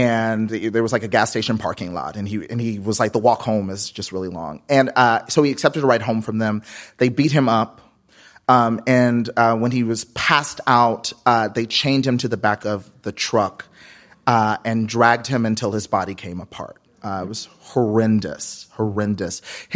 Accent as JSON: {"language": "English", "town": "Lewisville", "region": "Texas", "country": "United States", "tie": "born or raised there", "said": "I grew up in Lewisville High School. It's a suburb, middle-class suburb, just north of Dallas, about 20 minutes north of Dallas up Highway I-35. We are Lewisville, Texas"}